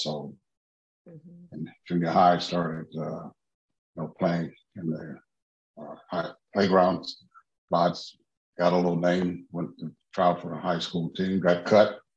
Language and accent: English; Washington, District of Columbia, United States; Well, I'm from Washington, D.C. And I, when I graduated from high school, Roosevelt High School, I went to college in South Dakota for 2 years on a football scholarship.